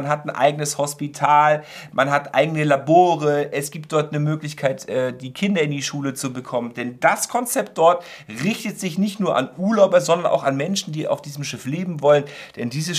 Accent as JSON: {"language": "German", "region": "Northern Germany", "country": "Germany", "lives_now": "Salzburg, Austria", "said": "und ich nun mal aus Norddeutschland."}